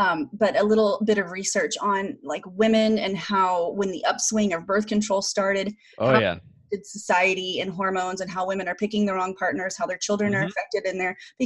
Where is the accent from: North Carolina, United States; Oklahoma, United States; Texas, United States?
Oklahoma, United States; And I grew up in Oklahoma. So, you know, I'm part of the Cherokee and Choctaw tribe and learned a lot about, you know, my history